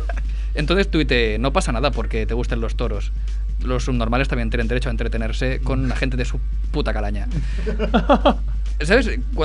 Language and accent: Spanish; Badalona, Catalonia, Spain; Vamos mal, mejor no, que soy de Badalona.